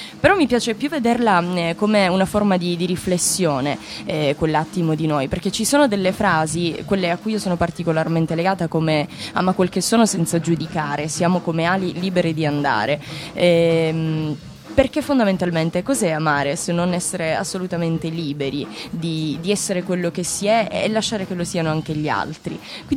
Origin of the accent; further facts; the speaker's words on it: Comiso, Sicily, Italy; Assolutamente sì, io vengo da Comiso.